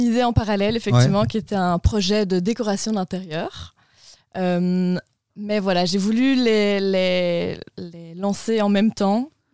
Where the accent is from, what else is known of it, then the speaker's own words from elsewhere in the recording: Belgium; j'ai quand même des origines germanophones. Donc, je suis belge-germanophone.